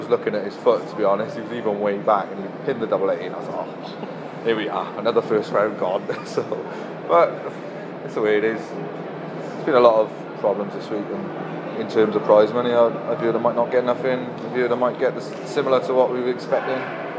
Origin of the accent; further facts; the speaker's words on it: Wales, United Kingdom; It's fitting that we got a Welsh winner, so I'm just proud of that. I'm proud Welshman.